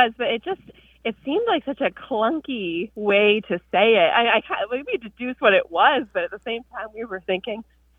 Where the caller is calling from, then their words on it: Pensacola, Florida, United States; I'm calling from Pensacola, Florida.